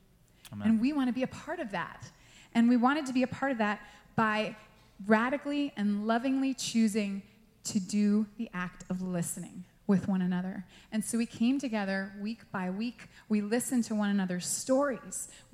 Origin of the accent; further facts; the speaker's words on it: New York, United States; and especially I was raised in New York with the colorblind mentality